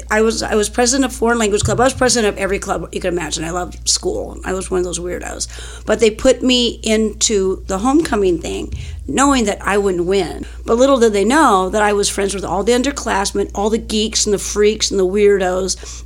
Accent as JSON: {"language": "English", "town": "Pomona", "region": "California", "country": "United States", "tie": "born or raised there", "said": "Well, I grew up in Pomona, California, and I loved school and stuff like that."}